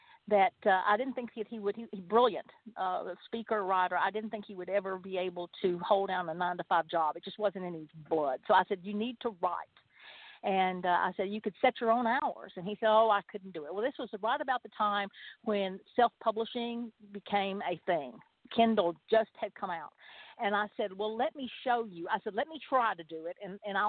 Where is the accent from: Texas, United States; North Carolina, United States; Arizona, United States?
Texas, United States; I am from East Texas, and I have spent a lot of time in Louisiana.